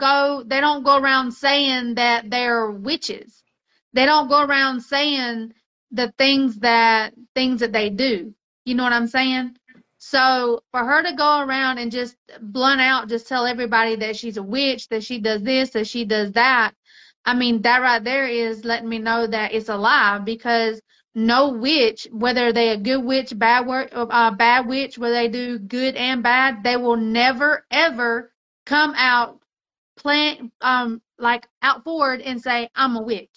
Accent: Mexico; I grew up in Mexico

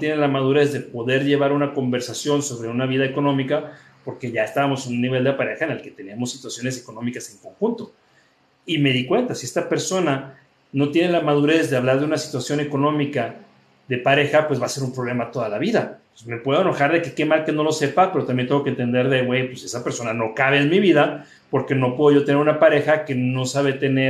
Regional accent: Guadalajara, Jalisco, Mexico; now in Playa del Carmen, Mexico; soy de Guadalajara, pero en Playa del Carmen vivo

